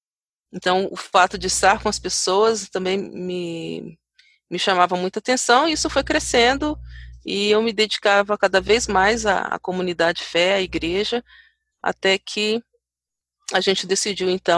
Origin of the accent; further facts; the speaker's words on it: Leopoldina, Minas Gerais, Brazil; quase 400 quilômetros da minha terra natal, que é Leopoldina.